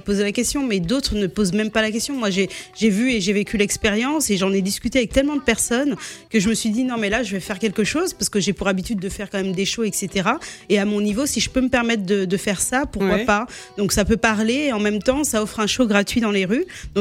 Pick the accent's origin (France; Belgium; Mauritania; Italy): France; Martinique; born there; j'ai des origines berbères d'un arrière-arrière-grand-père. Je suis née en Martinique.